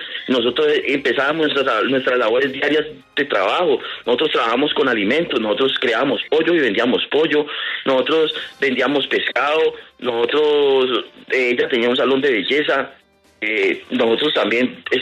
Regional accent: Jamundí, Valle del Cauca, Colombia; born there; now in Miranda, Colombia; Yo, mi familia sí es de acá de Miranda. Yo nací en Jamundí, pero mi familia es de acá de Miranda. Entonces yo acá en Miranda tengo pues una casita propia que es de mi familia. Entonces nosotros pagamos arriendo en Jamundí

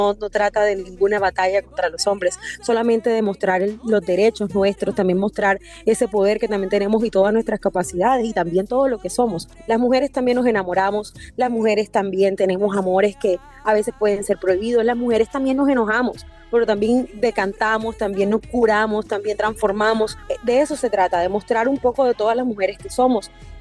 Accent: Barranquilla, Atlántico, Colombia; como nosotros aquí, siendo justamente barranquillera

